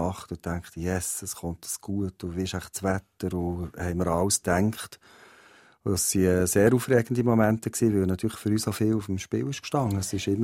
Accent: Waldau, Bern, Switzerland; Ich bin auch in Waldau aufgewachsen

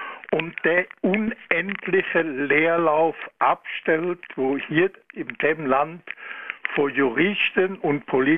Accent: Germany; now in Switzerland; Ich bin Deutscher, seit 1958 in der Schweiz.

